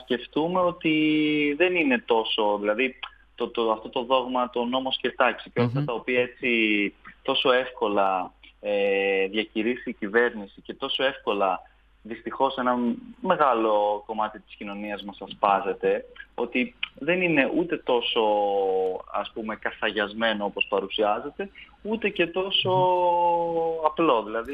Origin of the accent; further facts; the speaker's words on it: Kallikrateia, Central Macedonia, Greece; Χαιρετίζω έτσι την όμορφη πόλη μας, μιας και εγώ είμαι από την Καλλικράτεια της Χαλκιδικής.